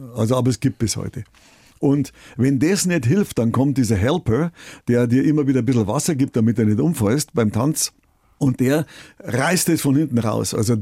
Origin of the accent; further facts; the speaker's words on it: Bavaria, Germany; born there; ich bin hier in Bayern geboren, ich liebe meinen Glauben, ich liebe diese Kultur und alles hier